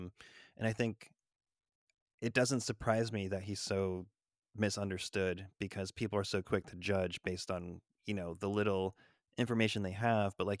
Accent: Connecticut, United States; growing up in Connecticut, I was exposed to a lot of youth crew

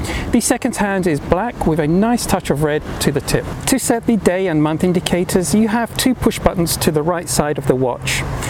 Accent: London, United Kingdom; I'm originally from London, so it really warms my heart to see London printed on the dials.

